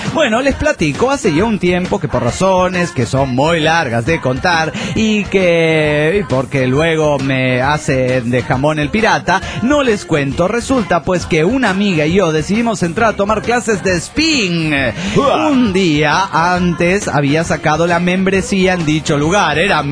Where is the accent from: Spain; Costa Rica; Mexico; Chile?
Mexico; Guadalajara, Jalisco; de Guadalajara, Jalisco, México.